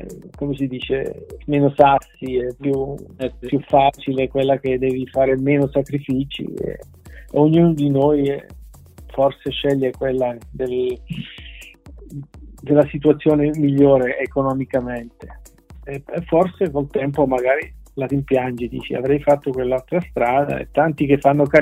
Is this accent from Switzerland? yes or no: yes; Switzerland; born there; Italian is a second language; Io sono nato in Svizzera e l'inglese qui è una lingua che si parla a scuola e dappertutto e mi veniva più facile dell'italiano.